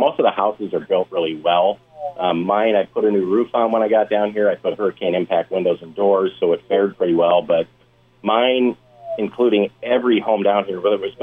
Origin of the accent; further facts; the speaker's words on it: Missouri, United States; also born or lived in Wisconsin; I grew up originally in Missouri, so we have tremors, earthquakes